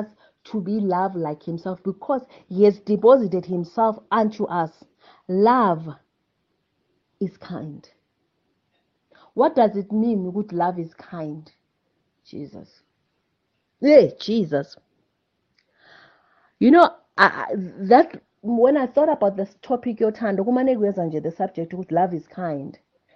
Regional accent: South Africa; I'm from in Africa. I'm from Africa, South Africa.

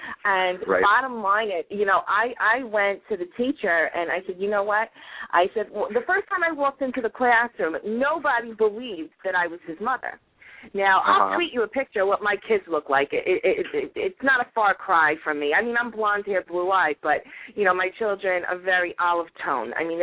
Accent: New York, United States; You know, my son, I'm from New York.

